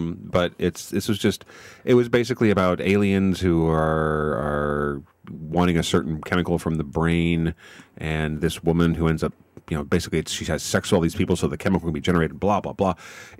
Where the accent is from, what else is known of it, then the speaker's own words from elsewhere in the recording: Wichita, Kansas, United States; There wasn't one in Wichita, where I grew up in Wichita, Kansas, back in the middle of the country.